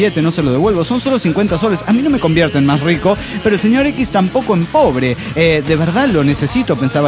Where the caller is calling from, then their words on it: Morelia, Michoacán, Mexico; de Morelia, Michoacán, México.